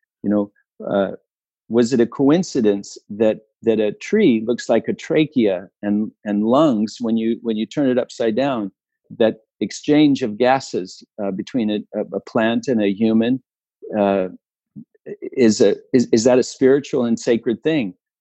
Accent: Utah, United States; also born or lived in California; when I was born in California, we were surrounded by cherry trees and watermelons and cantaloupes and tomato fields. And when we moved to Utah, it was a lot of fruit trees

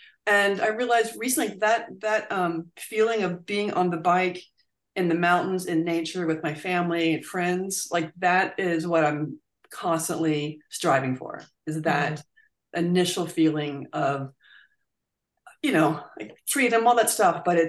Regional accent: Virginia, United States; So my sister actually for my 40th birthday, I grew up in Virginia

